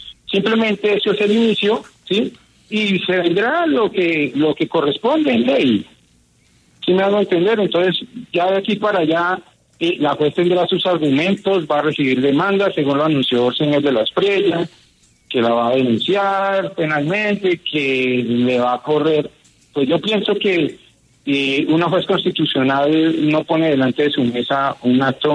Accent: Colombia; todos somos colombianos.

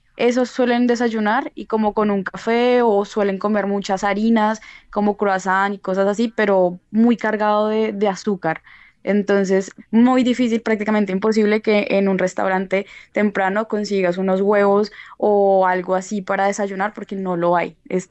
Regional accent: Colombia; moved away; cuando yo salí de Colombia y llegué acá, al principio no me dio tan duro

